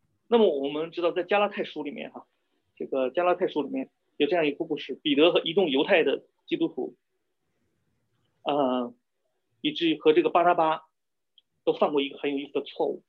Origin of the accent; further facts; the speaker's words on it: China; 我们中国人有一句俗语叫什么，青山易改，本性难移。